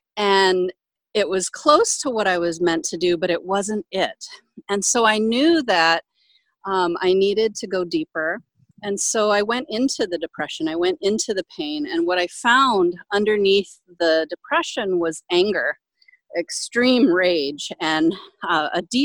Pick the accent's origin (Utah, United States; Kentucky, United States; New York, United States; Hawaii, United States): Hawaii, United States; And I'm from here. I'm from Hawaii.